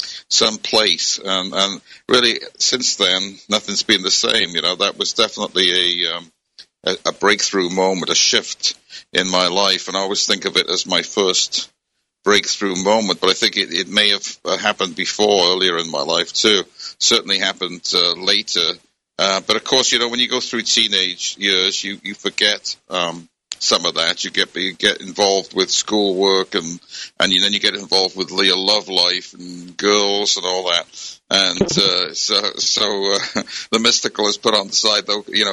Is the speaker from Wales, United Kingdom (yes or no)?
yes; Wales, United Kingdom; the prayers were often done in Welsh as well as English, because I grew up in Wales.